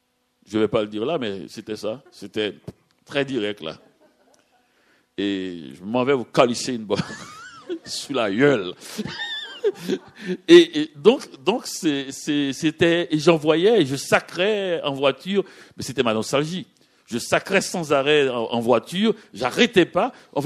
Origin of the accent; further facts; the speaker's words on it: Haiti; now in Montreal, Canada; quand je suis à Montréal, je suis haïtien. Quand je suis à Miami, je suis montréalais, québécois.